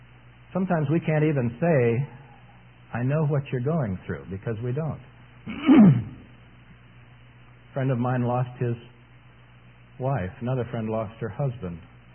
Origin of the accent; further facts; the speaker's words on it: Michigan, United States; I'm from Michigan.